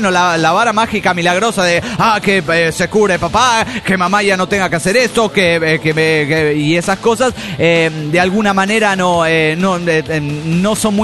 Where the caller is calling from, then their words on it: San Salvador, El Salvador; de San Salvador, El Salvador.